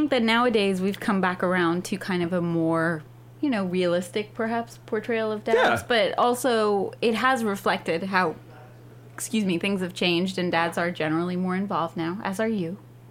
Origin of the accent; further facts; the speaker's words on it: Ireland; well, I grew up in Ireland. We didn't have 87 channels.